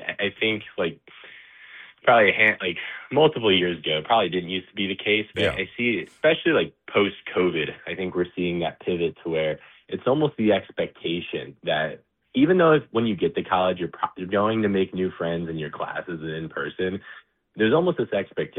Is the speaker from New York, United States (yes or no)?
no; Michigan, United States; being born and raised in Michigan, just really felt kind of inspired to stay in the state.